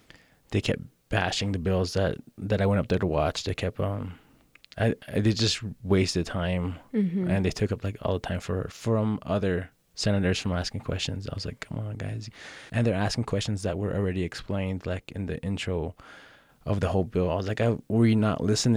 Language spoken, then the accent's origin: English; Jemez Pueblo, New Mexico, United States; from Jemez Pueblo